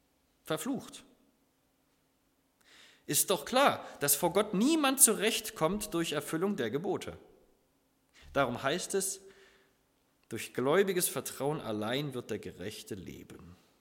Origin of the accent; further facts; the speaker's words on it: Lower Saxony, Germany; now in Saxony, Germany; ich bin ja kein gebürtiger Sachse, sondern nur Niedersachse, wohne jetzt im richtigen Sachsen. Na ja, gut, Oberlausitz ist auch nur so Halbsachsen, ne?